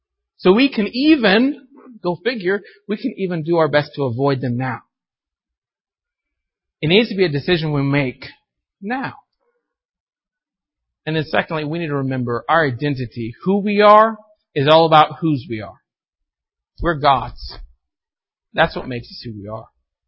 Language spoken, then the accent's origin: English; Arkansas, United States; now in California, United States; I'm from Arkansas originally. I consider myself a Southerner still. And I think I always will. But I've noticed myself kind of becoming more Californian the more I live here.